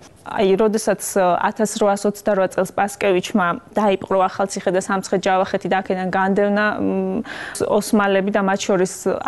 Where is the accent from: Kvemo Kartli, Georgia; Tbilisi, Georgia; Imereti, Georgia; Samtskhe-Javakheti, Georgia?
Samtskhe-Javakheti, Georgia; Akhaltsikhe; მე თვითონ ახალციხეში დაბადებული და გაზრდილი ვარ